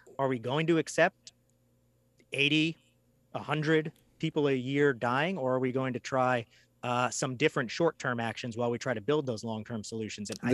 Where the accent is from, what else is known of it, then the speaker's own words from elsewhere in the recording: Silver Spring, Maryland, United States; I'm from Silver Spring. I still drive home there.